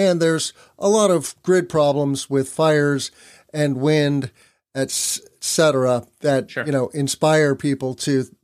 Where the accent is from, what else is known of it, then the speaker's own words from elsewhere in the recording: Illinois, United States; There is new legislation in the works here in Illinois, in my home state.